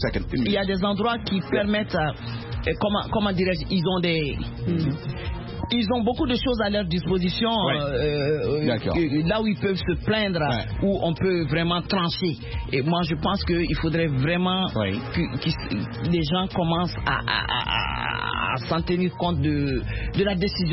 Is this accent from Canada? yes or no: no; Mali; chez nous au Mali.